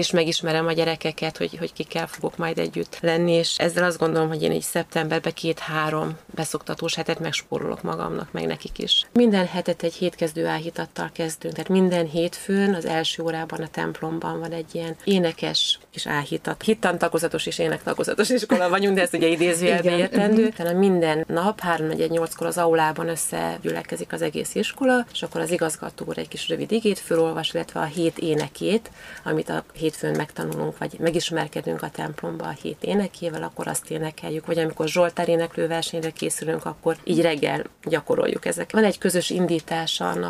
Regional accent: Kisújszállás, Jász-Nagykun-Szolnok, Hungary; born there; now in Budapest, Hungary; én Kisújszálláson születtem, és a nagymamám testvére volt a kisújszállási lelkész, és így igazából, amikor férjhez mentem és Pestre kerültem, Budapestre kerültem

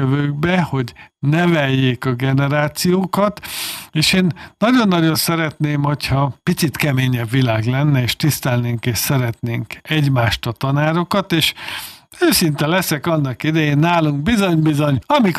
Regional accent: Hungary; magyarként mit adtunk a világnak, és mit adunk

